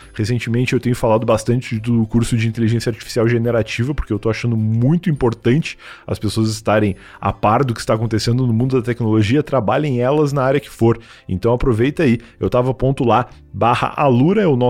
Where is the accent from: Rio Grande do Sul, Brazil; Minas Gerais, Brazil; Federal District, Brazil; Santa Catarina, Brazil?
Rio Grande do Sul, Brazil; nós somos um casal formado por mim, que sou gaúcho, e por ela, que é mineira de Belo Horizonte.